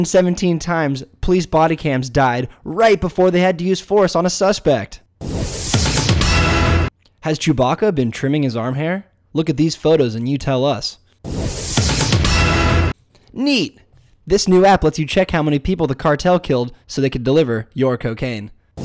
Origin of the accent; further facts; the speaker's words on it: Chicago, Illinois, United States; I'm live from my hometown of Chicago, IL, and this is the fucking news.